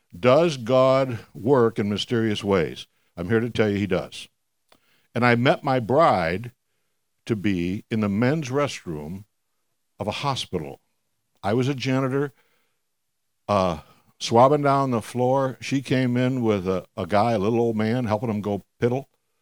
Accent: Williamsville, New York, United States; as a kid growing up in Williamsville, New York, we were a family that didn't have much money for many years.

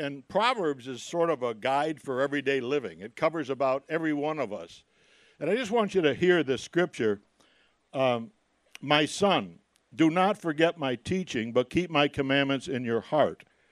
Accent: Williamsville, New York, United States; Dick and I grew up together in Williamsville.

